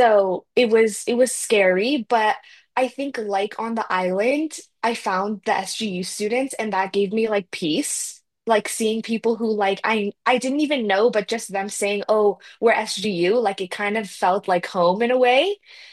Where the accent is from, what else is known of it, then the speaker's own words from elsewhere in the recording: Ontario, Canada; I was originally born and raised in Ontario, Canada. So go north.